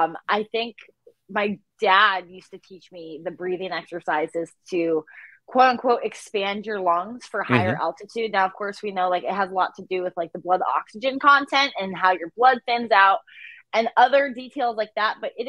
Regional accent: Florida, United States; no, I'm from Florida.

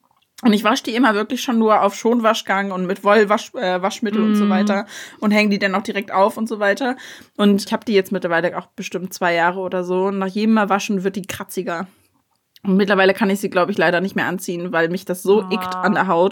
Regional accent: Kiel, Schleswig-Holstein, Germany; Auf jeden Fall war, ich komme ja aus Kiel.

